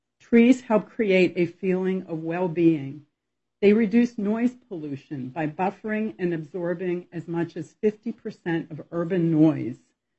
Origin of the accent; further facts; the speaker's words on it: Indianola, United States; from Indianola.